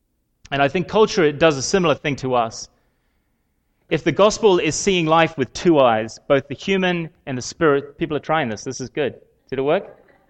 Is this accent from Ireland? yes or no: yes; Ireland; I'm from Ireland, and Ireland's the Emerald Isle.